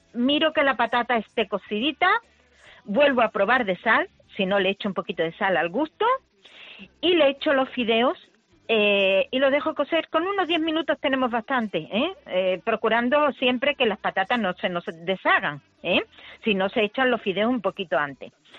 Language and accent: Spanish; Málaga, Andalusia, Spain; los malagueños, de antaño sobre todo, los más antiguos quizás como yo todavía, comíamos muchísimos boquerones de aquí de la Bahía de Málaga